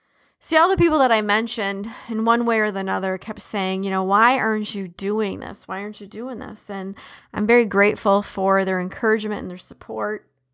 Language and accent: English; Detroit, Michigan, United States; See, growing up in Detroit, I'm a native Detroiter.